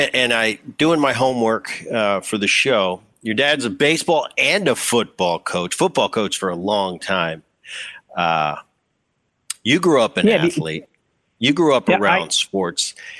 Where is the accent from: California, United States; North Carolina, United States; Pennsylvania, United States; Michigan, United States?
Pennsylvania, United States; Philadelphia; I grew up in Philadelphia and spent a lot of time behind the scenes with him